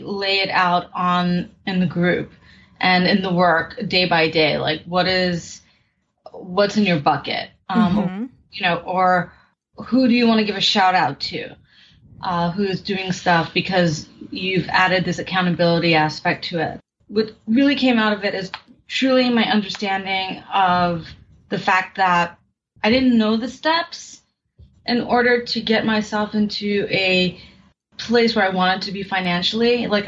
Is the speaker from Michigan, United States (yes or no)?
no; New York City, New York, United States; born or raised there